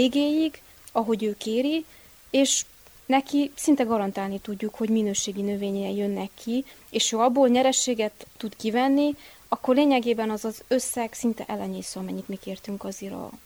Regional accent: Transylvania, Romania; Ugye mi magyar vidékről megyünk, román vidékekre, magyar emberek vagyunk, eleinte én sem beszéltem, kimondottan helyesen a román nyelvet

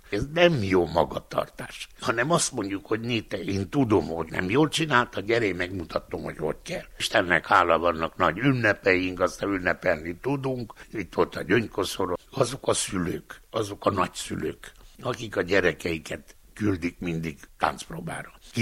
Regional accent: Band, Mureș County, Romania; 88-ban hívtak Erdőcsinádra, ott voltam Székesen 10 évig, Erdőcsinádon 20-at, és 10-et Mezőbándon, a szülőfalumban.

